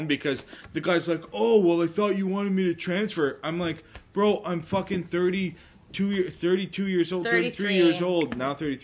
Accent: Quebec, Canada; I'm from Quebec, after

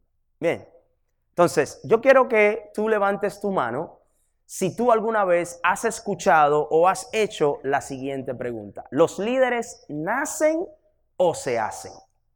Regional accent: Dominican Republic; also born or lived in Boston; now in Dallas, United States; soy nativo dominicano, llevo ya en los Estados Unidos aproximadamente unos 20 y tanto de años. Hace unos 4 años que mi familia y yo decidimos movernos de la ciudad de Boston, donde vivíamos anteriormente, acá a la ciudad de Dallas.

